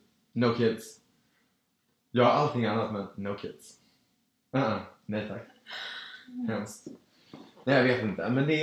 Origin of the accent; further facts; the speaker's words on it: Stockholm, Stockholm County, Sweden; som alla stockholmare som inte har liksom en bostadsrätt